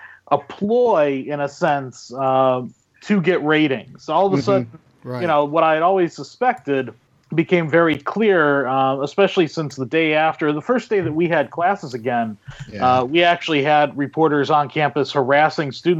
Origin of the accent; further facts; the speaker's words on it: Ohio, United States; I grew up in Northern Ohio, and every time a snowstorm were to come